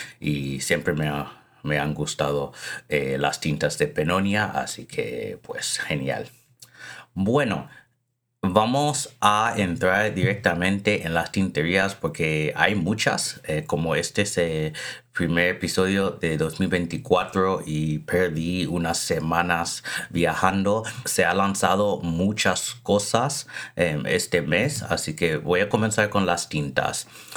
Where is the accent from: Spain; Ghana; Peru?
Ghana; Greater Accra; now in United States; estaba en Accra, la capital de Ghana, visitando a mi familia y pasándolo bien en mi país natal. He vuelto a Estados Unidos